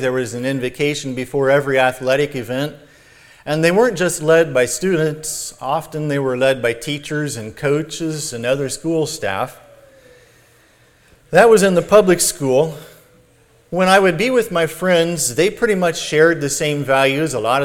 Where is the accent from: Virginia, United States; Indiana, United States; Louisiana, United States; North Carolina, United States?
Indiana, United States; And I've been thinking about my experience growing up in Indiana.